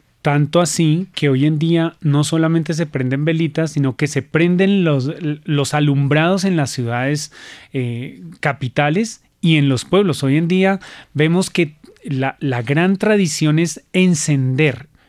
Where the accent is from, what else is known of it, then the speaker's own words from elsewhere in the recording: Bogotá, Colombia; yo soy de familia de la Candelaria aquí en Bogotá